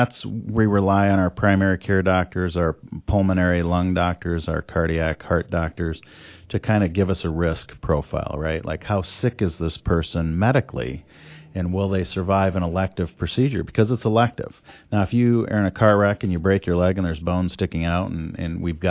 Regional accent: Quincy, Illinois, United States; I'm from Quincy. I want to treat people from the tri-state area.

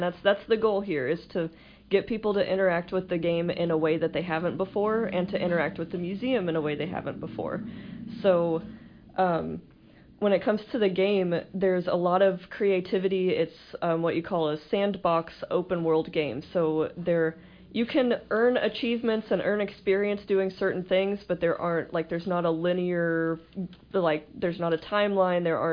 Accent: Pittsfield, Illinois, United States; I'm from the Pittsfield area, and I've been involved with the Pike County Historical Society and the New Philadelphia Association

